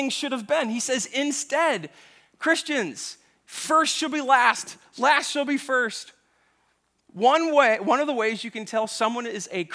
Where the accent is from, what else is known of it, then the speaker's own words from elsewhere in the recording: United States; I think as an American, sometimes I look at the situation and say, well, I mean, obviously, I'm a big deal.